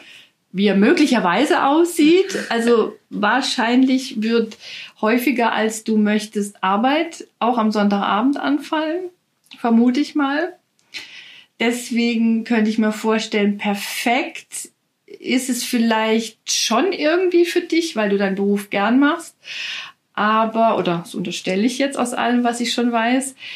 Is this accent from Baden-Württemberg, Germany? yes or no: no; Rhineland-Palatinate, Germany; Also ich komme vom Land. Also was heißt vom Land? Ne? Was ist Land? Aus dem ländlichen Raum in Rheinland-Pfalz. Ne? Und also richtig vom Dorf letztendlich.